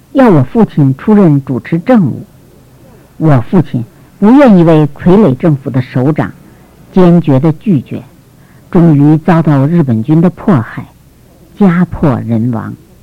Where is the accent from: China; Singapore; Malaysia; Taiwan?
China; Tianjin; born there; 我生在中国的天津市，天津呢是我们国家北方重要的商港。